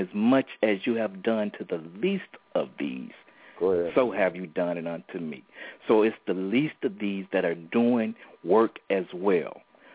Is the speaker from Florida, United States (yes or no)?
yes; Tampa, Florida, United States; hailing from out of Tampa, Florida, because that is my hometown.